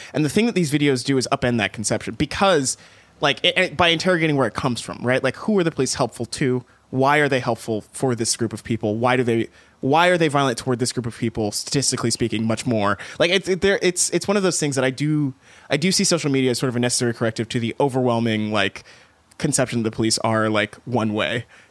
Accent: Texas, United States; moved away; I grew up in East Texas

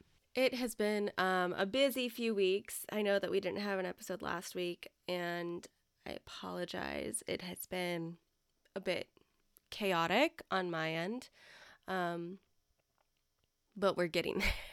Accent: England, United Kingdom; from England.

